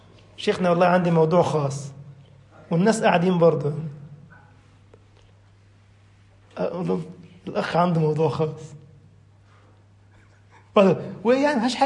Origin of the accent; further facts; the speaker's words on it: Egypt; يعني كلمة جميلة عندنا في مصر يعني حلوة